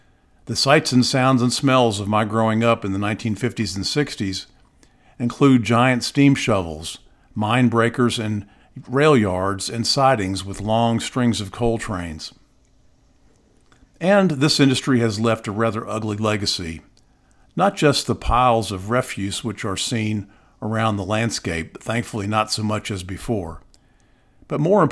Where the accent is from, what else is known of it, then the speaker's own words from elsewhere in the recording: Wilkes-Barre, Pennsylvania, United States; I want to travel with me to northeastern Pennsylvania, and specifically to Wilkes-Barre, my hometown, and its surrounding counties.